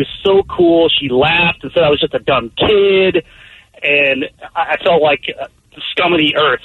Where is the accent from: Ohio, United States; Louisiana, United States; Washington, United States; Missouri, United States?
Washington, United States; Bothell; especially growing up in Bothell where it was empty and there was nothing to do yet.